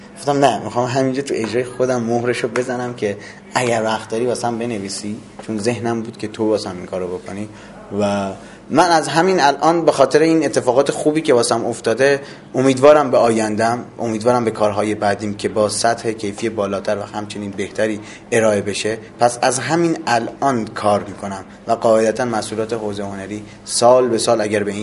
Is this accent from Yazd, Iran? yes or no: yes; Yazd, Iran; accent: Yazdi; also born or lived in Khuzestan; من اصیلا خوزستانیم، بوشهریو ما اونو عوضیه، ولی حالا نگید کلاس گذاشته تو اینا یزدی گف میزنم چون تو یزد بزرگ شدم.